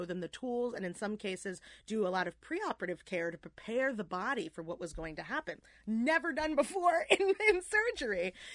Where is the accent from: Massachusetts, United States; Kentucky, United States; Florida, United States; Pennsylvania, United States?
Pennsylvania, United States; Philadelphia; moved away; Growing up in Philadelphia, it's just a part of your childhood.